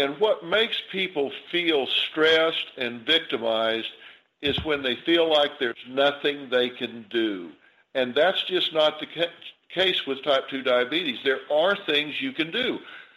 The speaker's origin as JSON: {"language": "English", "region": "the South", "country": "United States", "tie": "born or raised there", "said": "And I grew up in the South, and my mother would fix us sweet tea."}